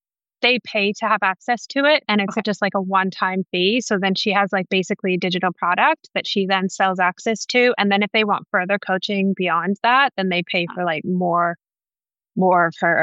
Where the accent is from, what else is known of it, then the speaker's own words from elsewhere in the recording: Canada; I'm Canadian